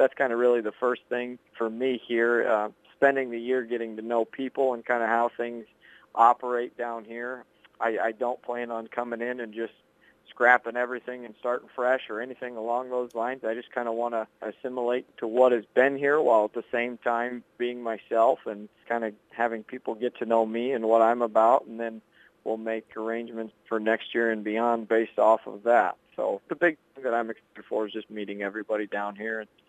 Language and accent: English; Victor, United States; I'm originally from Victor